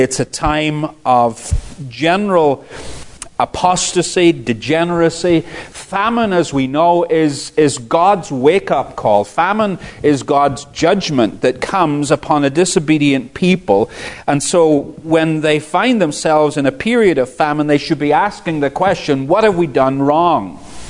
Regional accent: Northern Ireland, United Kingdom; I come from Northern Ireland

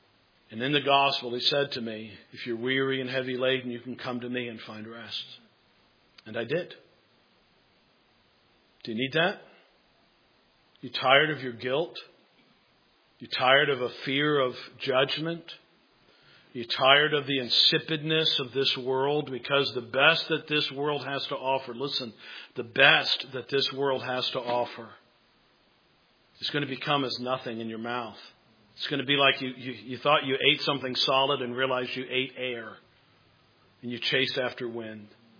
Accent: Kentucky, United States; I said, hey, you know, I'm from Kentucky.

